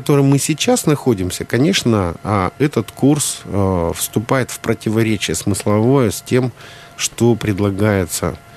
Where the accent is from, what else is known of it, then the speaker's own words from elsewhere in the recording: Nizhny Tagil, Sverdlovsk Oblast, Russia; Я сам родом из Свердловской области, из Нижнего Тагила. В Екатеринбурге учился как раз во времена, когда Борис Николаевич был там первым секретарем обкома.